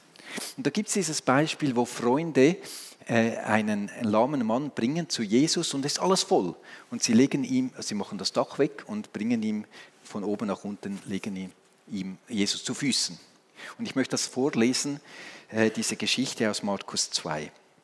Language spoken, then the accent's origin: German; Switzerland; Okay, ich weiß, ich bin Schweizer. Es geht auf Schweizerdeutsch viel besser.